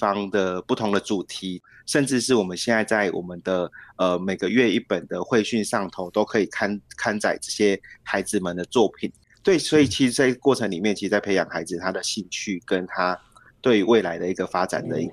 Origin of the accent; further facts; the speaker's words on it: Xingang, Chiayi County, Taiwan; 我也是新港长大的孩子